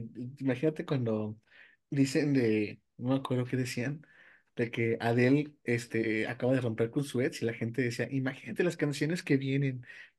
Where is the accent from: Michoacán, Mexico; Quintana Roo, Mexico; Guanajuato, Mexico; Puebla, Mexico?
Guanajuato, Mexico; León; cuando estuvieras acá en León, Guanajuato, somos del Bajío